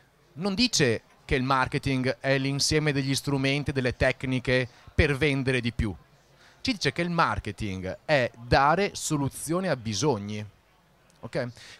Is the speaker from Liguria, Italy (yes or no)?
no; Treviso, Veneto, Italy; vengo da Treviso